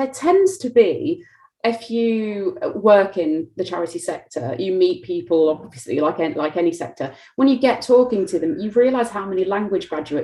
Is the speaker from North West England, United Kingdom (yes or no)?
yes; Manchester, North West England, United Kingdom; also born or lived in Paris; now in London, United Kingdom; So I moved to London, where I'm from Manchester originally.